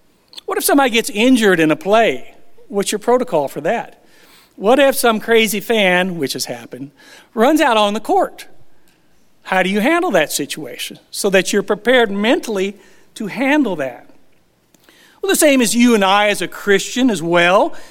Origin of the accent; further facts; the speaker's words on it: Big Sandy, Texas, United States; Yes, we are from East Texas, the big Sandy area.